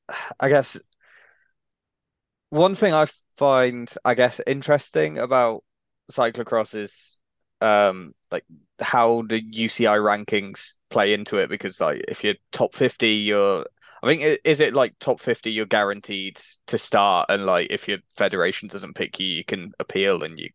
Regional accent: United Kingdom; as a Brit, that's weird to be on a Belgian team

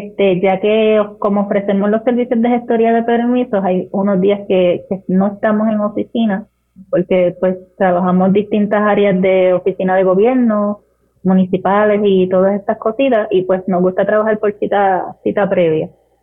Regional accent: Utuado, Puerto Rico; soy de Utuado

